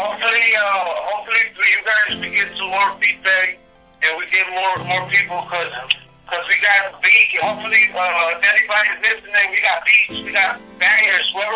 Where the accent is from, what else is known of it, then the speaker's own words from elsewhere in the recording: Little Rock, Arkansas, United States; we come from Little Rock, where the music scene is not really popping a lot.